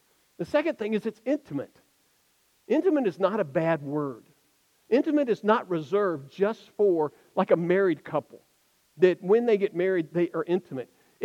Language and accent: English; Alabama, United States; moved away as an adult; I moved here in 1985 from Alabama.